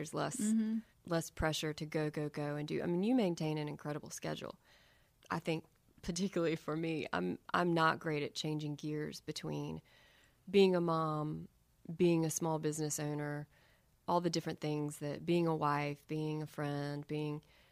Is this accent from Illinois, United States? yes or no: no; Charlotte, North Carolina, United States; Gosh, growing up in Charlotte was great. It was a different city than it is today in a lot of ways.